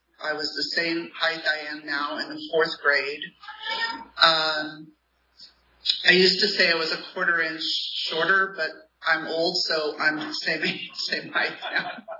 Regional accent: Lemoore, California, United States; And I grew up in Lemoore, which is not very far from here.

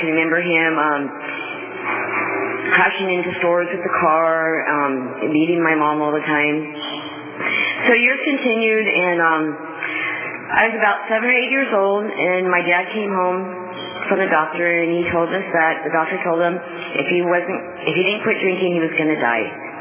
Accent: Fresno, California, United States; I grew up in Fresno. I have an older brother, a younger brother. I came from a middle-class family, went to Catholic school

